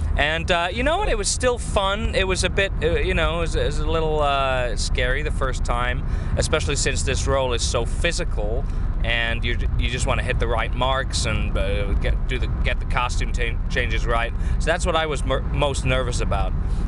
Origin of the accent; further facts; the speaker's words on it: Newton Abbot, South West England, United Kingdom; born there; I was born in Newton Abbey, so.